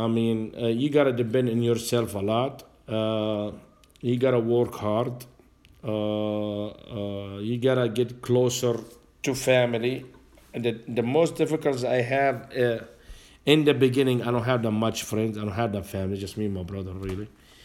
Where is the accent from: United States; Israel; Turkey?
Israel; Well, I come from Israel.